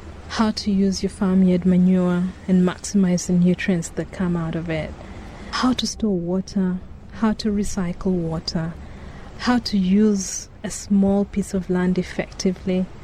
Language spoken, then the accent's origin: English; Rift Valley, Kenya; I come from the Rift Valley. And I've gotten a lot from the women there, from the older people there.